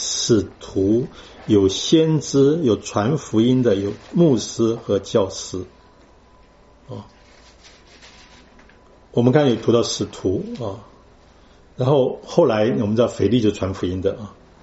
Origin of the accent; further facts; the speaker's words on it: Taiwan; 我从台湾来的，我比较相信台湾的人，